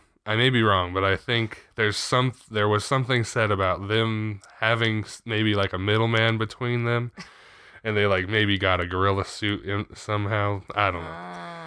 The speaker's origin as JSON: {"language": "English", "region": "California", "country": "United States", "said": "We're from California. We're so far away."}